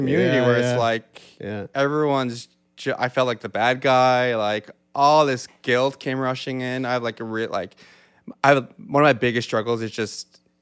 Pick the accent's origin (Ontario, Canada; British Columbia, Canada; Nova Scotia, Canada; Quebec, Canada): Nova Scotia, Canada; Yarmouth; now in Halifax, Canada; I grew up in Yarmouth, Nova Scotia, which is 3 hours from where we're sitting right now, in a small Acadian community. I moved to Halifax to go to SMU. So that means I've been like in Halifax for like 20 years now.